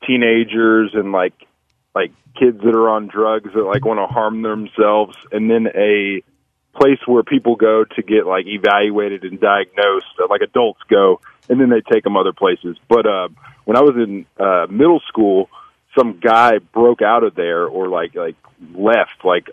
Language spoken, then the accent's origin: English; Kingwood, Texas, United States; Yeah, I grew up in Kingwood, man, my entire life.